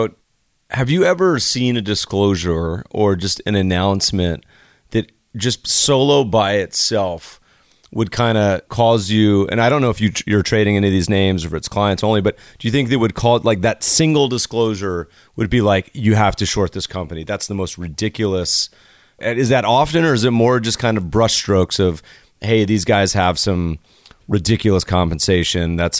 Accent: Colorado, United States; I grew up partially in Colorado

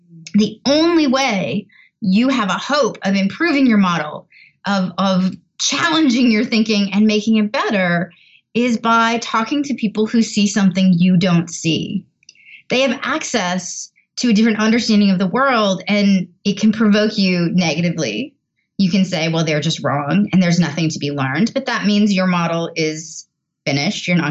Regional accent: Canada; I'm Canadian and I am one of the few Canadians who has never played ice hockey ever

